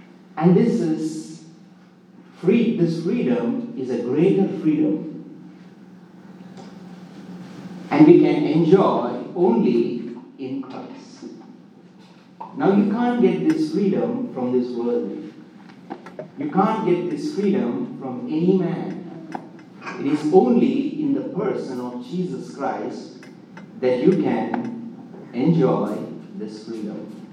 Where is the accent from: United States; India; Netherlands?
India; as a young boy growing up in India